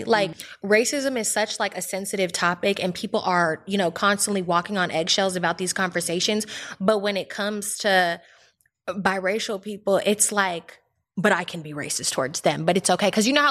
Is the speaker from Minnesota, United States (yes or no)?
no; California, United States; I was raised in the Bay and my mom is like a single mom.